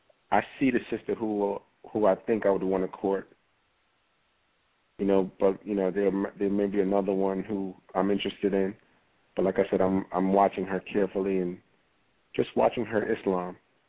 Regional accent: Brooklyn, New York, United States; also born or lived in Florida; I was born outside of the country. I was raised in Brooklyn pretty much my whole life. I lived 4 years in Florida. I love Brooklyn.

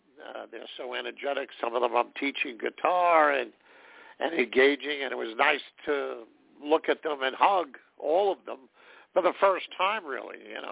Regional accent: New York, United States; for me, the holiday, since I'm from New York, always has in and of itself a whole celebration aspect

